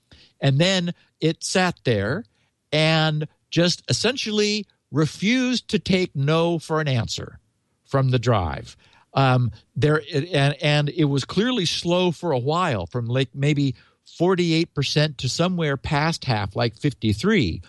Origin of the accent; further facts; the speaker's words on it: San Mateo, California, United States; Cornell DeLorean, who is in my hometown, San Mateo, California